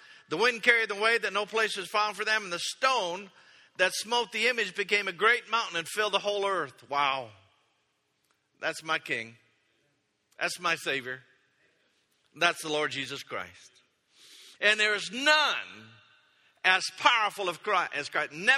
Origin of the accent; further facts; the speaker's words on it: Austin, Texas, United States; Now, I'm from Austin, so I had to make sure people realized that he ate grass, didn't smoke it.